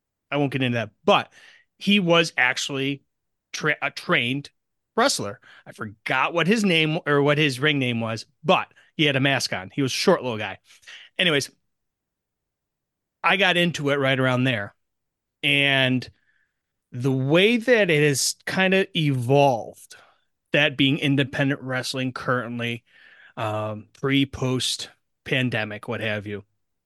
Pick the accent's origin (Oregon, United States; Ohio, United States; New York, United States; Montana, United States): New York, United States; I grew up outside of Buffalo, so I'd see a lot of the independent shows.